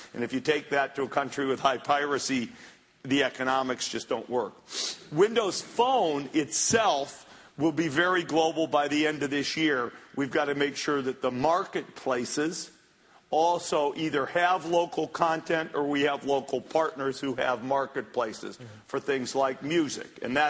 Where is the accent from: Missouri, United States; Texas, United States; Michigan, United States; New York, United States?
Michigan, United States; Detroit; My dad grew up in Switzerland and didn't move to the United States till he was about 25. And my dad, I grew up maybe in Detroit